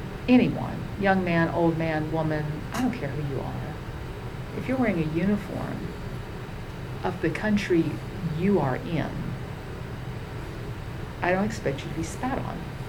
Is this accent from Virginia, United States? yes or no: yes; Virginia, United States; I hate this part because I'm from Virginia.